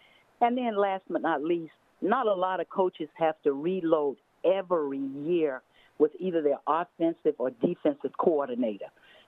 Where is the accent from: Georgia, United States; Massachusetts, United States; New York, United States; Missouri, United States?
Georgia, United States; Athens; And I grew up in Athens, Georgia.